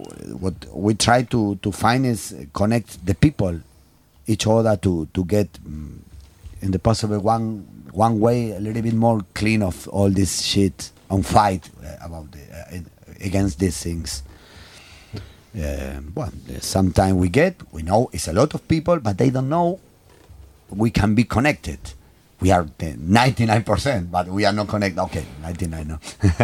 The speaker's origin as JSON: {"language": "English", "country": "Argentina", "second_language": "English", "said": "just because I come from Argentina, so I born with this, you know."}